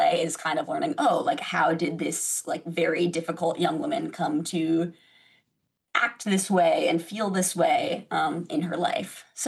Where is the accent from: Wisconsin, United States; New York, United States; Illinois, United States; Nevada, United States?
Wisconsin, United States; Sun Prairie; So I grew up in Sun Prairie, and then I went to school in Stevens Point, and I would drive that same highway.